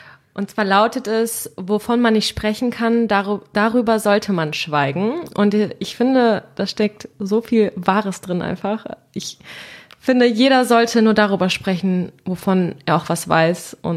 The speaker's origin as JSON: {"language": "German", "town": "Düsseldorf", "region": "North Rhine-Westphalia", "country": "Germany", "lives_now": "Cologne, Germany", "said": "ich komme aus Düsseldorf, so wie du, wohne aber jetzt im Moment in Köln und studiere da auch."}